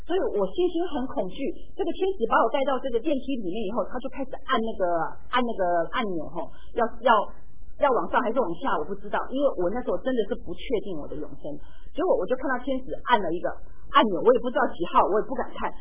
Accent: Taiwan; 那上课的时候我们从台湾来的话就是一张长桌子

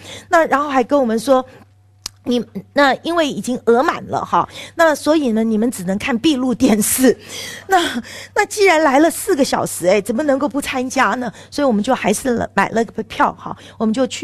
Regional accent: China; 我们中国人没有代表，我们中国人亚洲没有代表。

